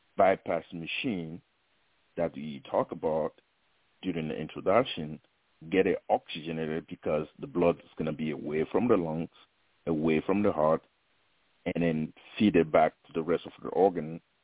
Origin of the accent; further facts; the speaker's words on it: Togo; now in United States; Growing up in West Africa, Togo, I have no idea there's anything called perfusion science.